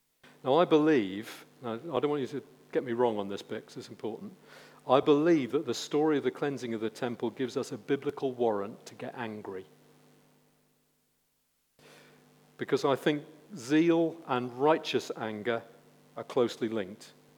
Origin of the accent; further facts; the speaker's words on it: England, United Kingdom; And most of us being English, and I use the term English very specifically, are also not known for our zeal for things.